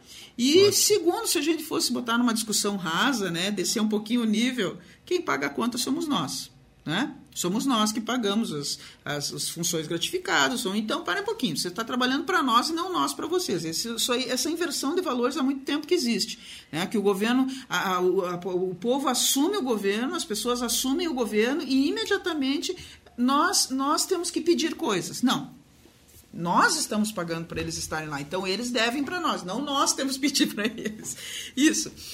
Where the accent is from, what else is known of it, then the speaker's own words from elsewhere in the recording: São Borja, Rio Grande do Sul, Brazil; eu sou lá de São Borja e eu represento a Aspam